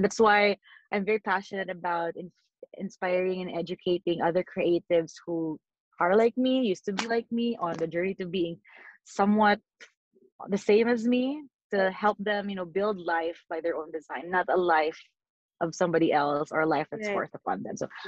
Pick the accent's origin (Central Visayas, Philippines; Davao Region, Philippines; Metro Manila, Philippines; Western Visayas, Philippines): Davao Region, Philippines; Davao City; also born or lived in Bicol; I was born in Bicol, but I grew up and I currently live in Mindanao. So I used to be from Davao City. I still am a Davaoeni at heart. But, you know, again, I wear many hats. I have many roots. But part of them is really in Davao.